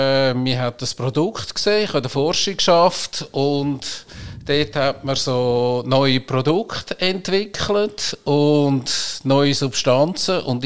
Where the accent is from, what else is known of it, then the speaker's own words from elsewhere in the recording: Rümlang, Zurich, Switzerland; Und aufgewachsen bin ich in der Nähe von Zürich, in Römlang bin ich aufgewachsen.